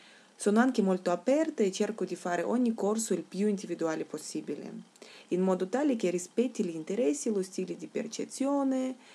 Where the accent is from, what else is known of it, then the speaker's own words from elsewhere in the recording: Moscow, Russia; moved away as an adult; now in Italy; vengo da Mosca.